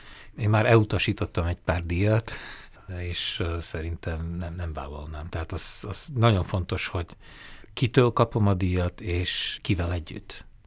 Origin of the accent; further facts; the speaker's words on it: Košice, Košice Region, Slovakia; Tehát egy ilyen nagyon kellemes közegben nőttem fel, ahol mindenki mindenkit ismert